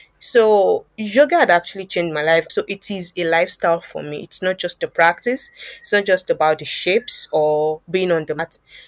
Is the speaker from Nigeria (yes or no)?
yes; Kwara, Nigeria; now in Lagos, Nigeria; I am from the Yoruba-speaking tribe of Nigeria, and I'm a Yoruba girl from Kwara. My parents, they are from Kwara State.